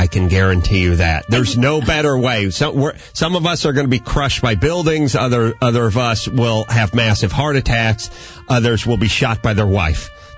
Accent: California, United States; I mean, I'm from California, and when the San Francisco 49ers were going to the Super Bowl, I was angry.

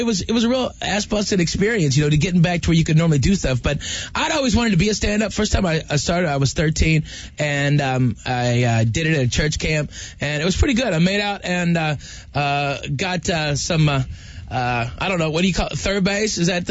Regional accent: the South, United States; And I'm from the South, so all they do when you're sick is feed you.

